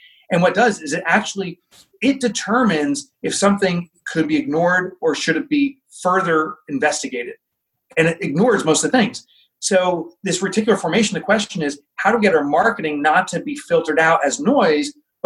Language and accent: English; Boonton, New Jersey, United States; Yeah, from New Jersey. I grew up in Boonton. I'm back in Boonton.